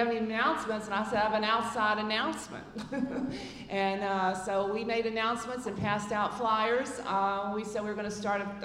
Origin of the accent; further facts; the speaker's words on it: Atlanta, Georgia, United States; I don't come from California originally. I'm from Atlanta, Georgia. And so I'm speaking from the southern point of view